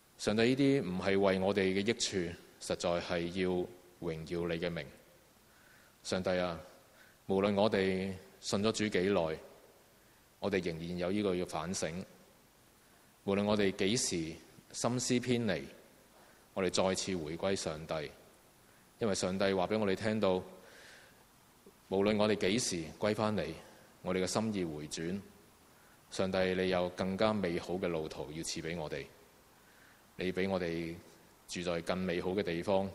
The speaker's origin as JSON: {"language": "Chinese", "country": "China", "said": "我们是中国人，是很祝福的，我们有两个新年"}